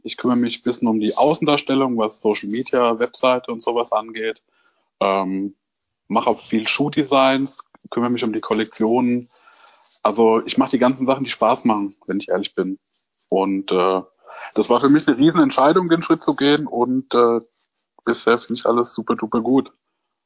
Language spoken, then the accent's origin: German; Aschaffenburg, Bavaria, Germany; in Aschaffenburg, wo ich herkomme.